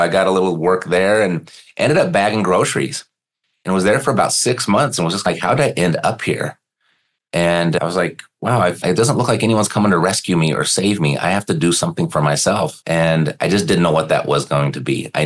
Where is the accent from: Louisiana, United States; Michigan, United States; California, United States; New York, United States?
California, United States; Newport Beach; I was born and raised in Newport Beach, Irvine, California, and very much your lily white yuppie neighborhood at the time.